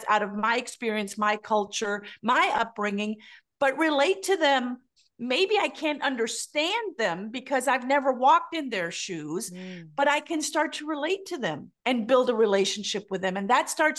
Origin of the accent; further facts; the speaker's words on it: Germany; Yeah, so I grew up in Germany. My father was a missionary.